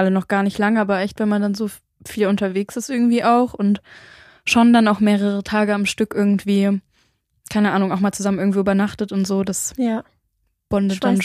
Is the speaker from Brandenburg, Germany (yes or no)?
no; Gotha, Thuringia, Germany; Aus Thüringen.